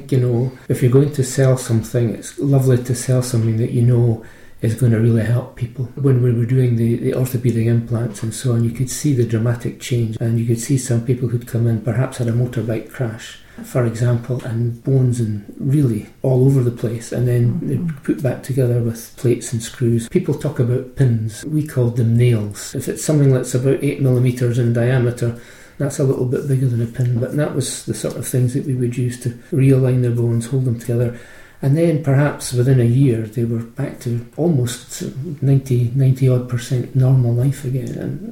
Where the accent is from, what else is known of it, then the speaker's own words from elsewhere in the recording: Edinburgh, Scotland, United Kingdom; I was raised in Porth. I was born in Meadowbank, but moved very quickly after that to Polwarth.